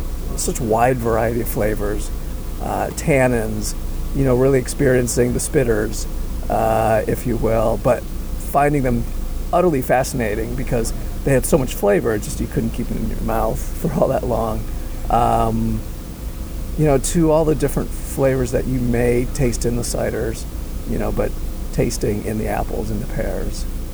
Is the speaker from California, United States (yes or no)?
yes; Los Angeles, California, United States; from Los Angeles, California